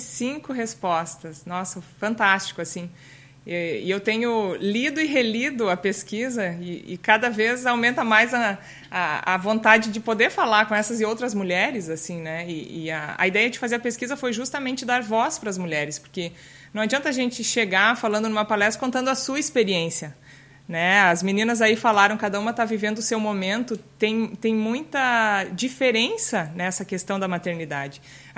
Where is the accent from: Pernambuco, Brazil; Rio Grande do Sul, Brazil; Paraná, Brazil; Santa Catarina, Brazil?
Rio Grande do Sul, Brazil; Santo Ângelo; now in Porto Alegre, Brazil; mãe de dois meninos, sou casada com o Thiago. Sou natural de Santo Ângelo, Rio Grande do Sul, tenho 37 anos